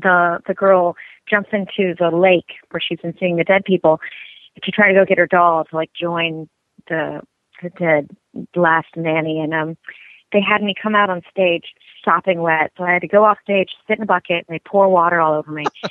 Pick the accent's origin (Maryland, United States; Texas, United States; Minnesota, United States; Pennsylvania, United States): Texas, United States; Austin; I grew up in Austin, Texas, which is called the live musical capital of the world.